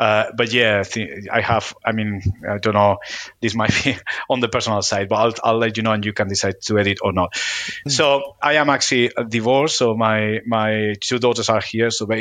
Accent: Bilbao, Basque Country, Spain; first language Spanish; English is a second language; now in Barcelona, Spain; I am from Bilbao in the north of Spain. So my first language is Spanish. I also speak a bit of Basque as well. You know, it's something that we study at school. And now I live in Barcelona, so I'm getting also exposed to Catalan.

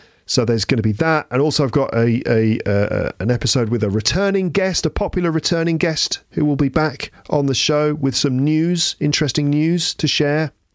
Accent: England, United Kingdom; I've had that a few times, actually, on holiday in the United States. And people are sort of like, where are you from? Are you Irish? No, I'm from England.

